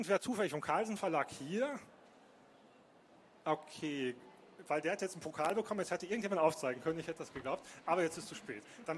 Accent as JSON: {"language": "German", "town": "Duisburg", "region": "North Rhine-Westphalia", "country": "Germany", "tie": "born or raised there", "said": "der kommt nicht nur aus meiner Heimatstadt, Duisburg"}